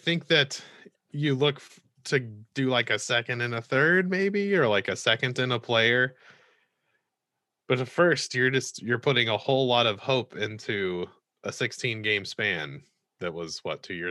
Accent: Southern US, United States; Somehow, as a Southerner, there's nothing I love more than a backhanded compliment.

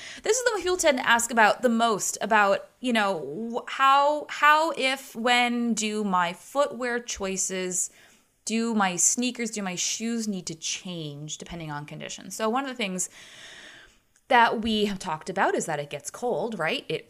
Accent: United States; That's kind of where, as an American and our Fahrenheit system

